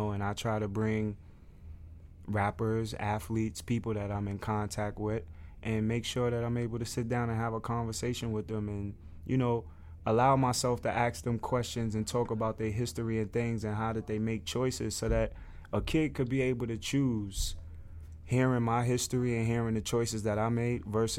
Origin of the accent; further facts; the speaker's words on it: New York, United States; I'm just starting with New York because I'm from New York.